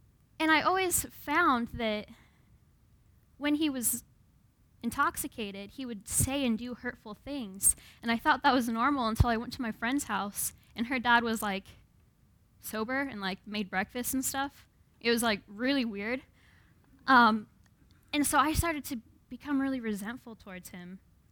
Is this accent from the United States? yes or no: yes; Washington, United States; And one of my friends is from Minnesota, and I'm from Washington, and so we were outside